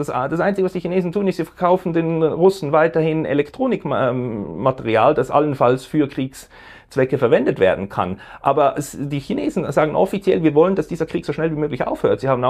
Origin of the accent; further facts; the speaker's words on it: Switzerland; ich bin dafür, dass wir als Schweizer versuchen, weiterhin unsere Sicherheit darüber zu sichern, dass wir nicht bedrohlich sind